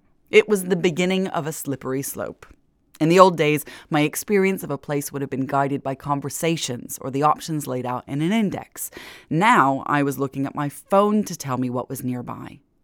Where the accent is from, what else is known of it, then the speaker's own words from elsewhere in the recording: New Orleans, Louisiana, United States; I was raised in the Seafood Hub New Orleans, according to Wikipedia